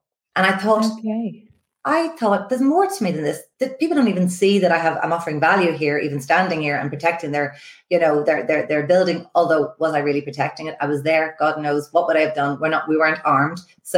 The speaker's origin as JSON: {"language": "English", "town": "Dublin", "region": "Leinster", "country": "Ireland", "tie": "born or raised there", "said": "Mountjoy Prison, and I was raised in Phipps, right beside the prison."}